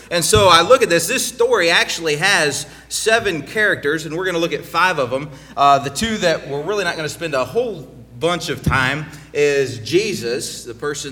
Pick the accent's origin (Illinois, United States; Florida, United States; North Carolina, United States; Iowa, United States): Iowa, United States; I was talking to a friend of mine 2 or 3 months ago, and I'm from Iowa.